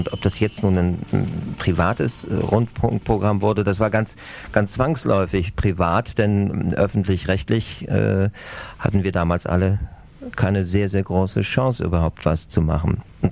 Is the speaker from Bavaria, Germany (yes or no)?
yes; Bavaria, Germany; Wir sind alle aus Bayern und da sind wir zwangsläufig mit Bayern 3 groß geworden